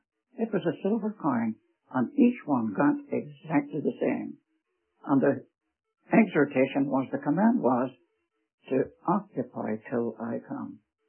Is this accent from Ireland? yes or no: yes; Ireland; born there; I was born in Ireland.